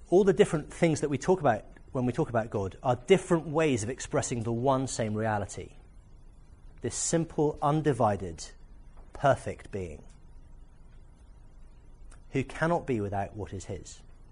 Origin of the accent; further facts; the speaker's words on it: Wales, United Kingdom; born there; I was born in Wales. I'm allowed to say this stuff.